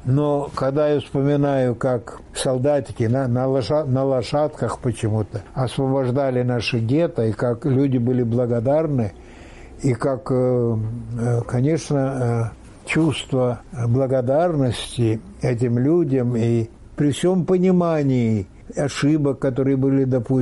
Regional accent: Dondușeni, Dondușeni District, Moldova; Я сказал, что я вот из Молдавии, вот, а откуда? Я говорю, Дандюшана.

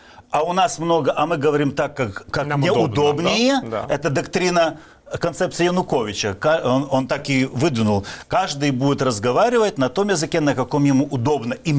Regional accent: Ukraine; я имею право как украинец и просто как человек, и как гражданин Украины

